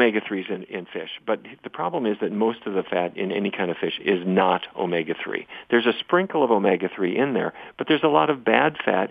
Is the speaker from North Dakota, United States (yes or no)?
yes; Fargo, North Dakota, United States; But I grew up in Fargo, North Dakota.